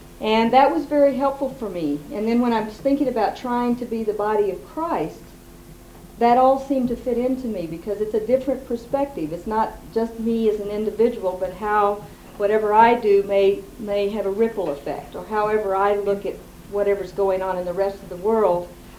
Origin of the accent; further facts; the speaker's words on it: Chicago, Illinois, United States; We're coming out, we are from Chicago.